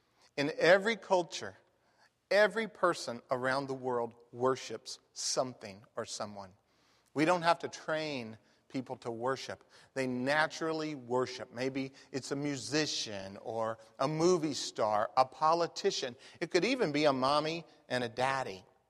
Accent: Phoenix, Arizona, United States; you'll remember I grew up in Phoenix, Arizona, they took our family to the Grand Canyon.

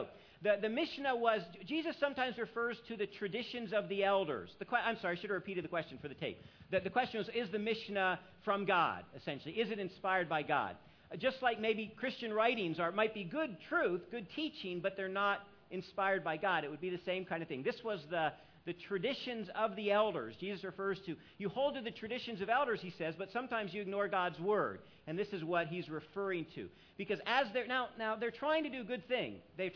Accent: Alabama, United States; Yeah, yeah, I was raised in Alabama, so we had blue laws in Alabama as well.

